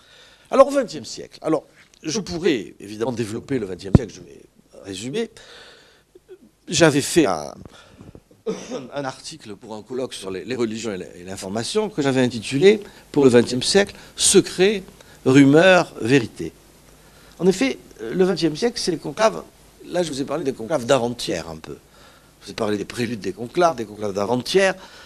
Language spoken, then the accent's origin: French; France; que je vous livre en tant que Français